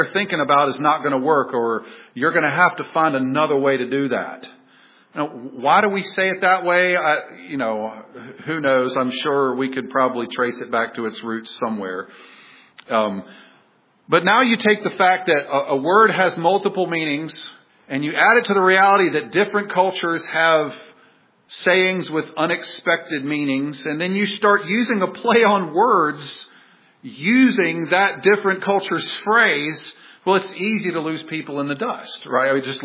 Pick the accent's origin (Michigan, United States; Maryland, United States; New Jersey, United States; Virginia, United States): Virginia, United States; Growing up in Southern Virginia, I have a whole catalog of them.